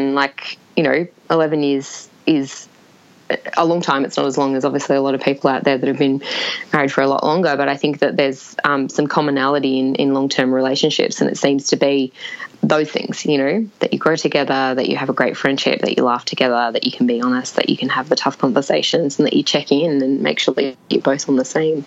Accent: Australia; He's from England, I'm from Australia.

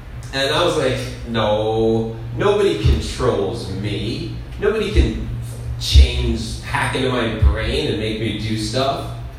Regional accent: Nanaimo, British Columbia, Canada; I'm from Nanaimo.

